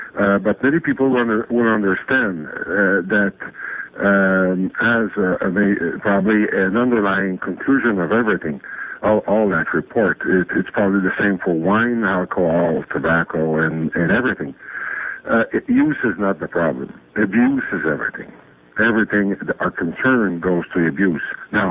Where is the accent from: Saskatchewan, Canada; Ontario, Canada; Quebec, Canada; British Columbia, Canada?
Quebec, Canada; Montreal; first language fr; English is a second language; I'm a Francophone senator from the province of Quebec. I was born and raised in Montreal